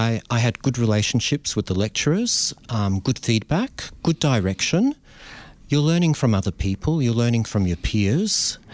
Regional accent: Melbourne, Victoria, Australia; when I was growing up in Melbourne, creative writing wasn't a big part of the English syllabus.

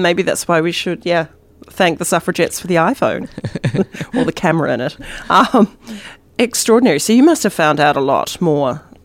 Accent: New Zealand; But hey, I'm a New Zealander, so I'm kind of forgiven.

